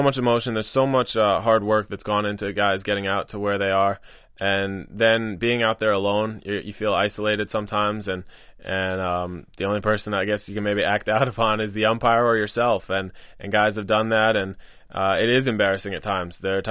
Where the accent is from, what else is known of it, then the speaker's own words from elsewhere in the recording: Fairfield, Connecticut, United States; also born or lived in Yonkers, New York; I grew up in Fairfield, Connecticut. I was born in Yonkers, but I moved to Connecticut when I was about 6 years old.